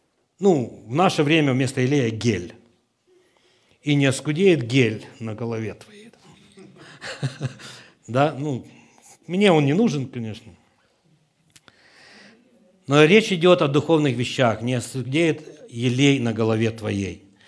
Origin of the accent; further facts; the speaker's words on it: Ukraine; moved away; Ну, мы все приехали с Украины, из Советского Союза, мы все ели с этой алюминиевой посуды, да, в общественных столовых.